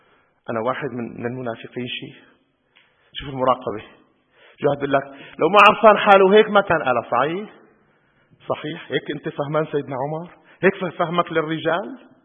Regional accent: Damascus, Damascus Governorate, Syria; لا أنا شامي، شامي على العرف أنه من دمشق يعني

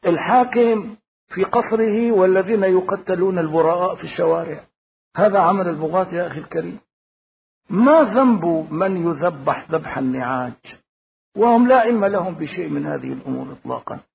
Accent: Syria; الآن عندنا في سوريا هؤلاء يذهبون إلى القرى

